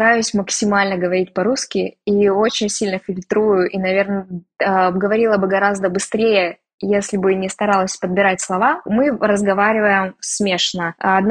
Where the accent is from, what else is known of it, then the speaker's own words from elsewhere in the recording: Siberia, Russia; мой друг часто любит рассказывать, что так как мы из Сибири